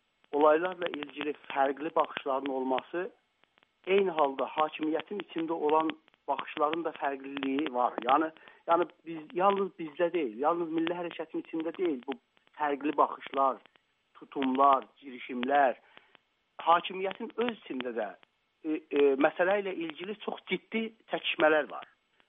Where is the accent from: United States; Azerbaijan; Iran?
Iran; Ya sən özünü fəqət türk bilir deyəcə, mən türkəm. Amma eyni halda İranlıyam da.